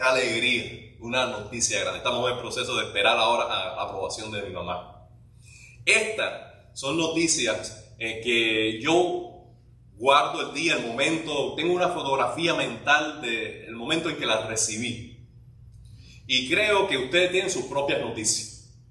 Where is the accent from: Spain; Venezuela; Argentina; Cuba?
Cuba; Remedios, Villa Clara; Por eso se hizo una marcha desde mi pueblo, desde Remedios, a la playa con la juventud de la época y acampar en la playa.